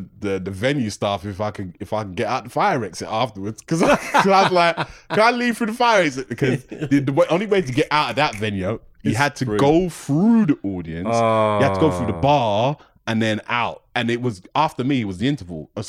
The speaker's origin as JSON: {"language": "English", "region": "London", "country": "United Kingdom", "said": "I'm from North London"}